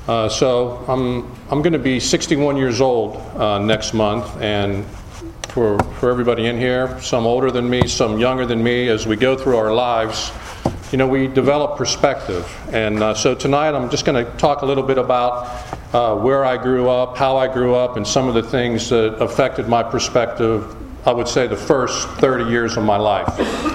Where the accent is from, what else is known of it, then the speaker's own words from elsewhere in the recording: Weirton, West Virginia, United States; So I was just going to talk a little bit about growing up in Weirton, being born in 57. This is really it's steel town.